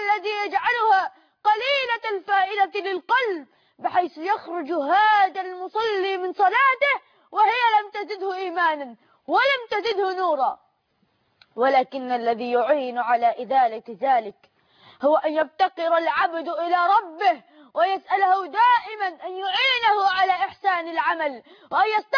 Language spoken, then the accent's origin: Arabic; Egypt